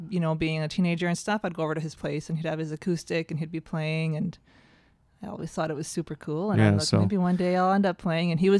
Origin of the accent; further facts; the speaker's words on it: Ottawa, Ontario, Canada; born there; I was born in Ottawa.